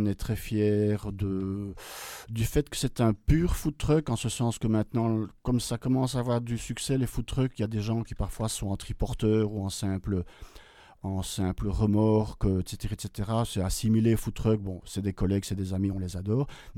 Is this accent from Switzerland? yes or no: yes; Valais, Switzerland; Pas du tout, je suis suisse, je suis descendu de la vallée